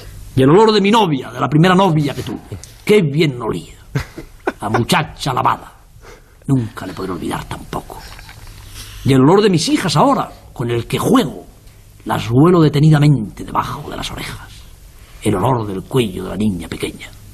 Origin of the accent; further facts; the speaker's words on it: Poza de la Sal, Castile and León, Spain; Recuerdo cuando era niño que cuando me iba a los páramos de mi pueblo, de Poza de la Sal, y volvía, vencida ya la tarde, con las primeras estrellas, a mi casa